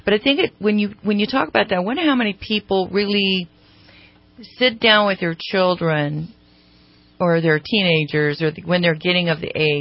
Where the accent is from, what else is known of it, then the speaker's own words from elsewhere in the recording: Sacramento, California, United States; We're both from Sacramento, grew up in Sacramento, and went to high school together.